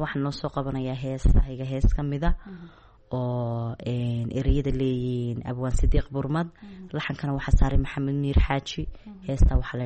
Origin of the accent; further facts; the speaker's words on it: Hargeisa, Woqooyi Galbeed, Somalia; waxaan dhashay 1993 waxaan ku dhashay magaalada Hargeysa halkaas aan ku barbaaray halkaas aan wax ku bartay halkaas baanan jooga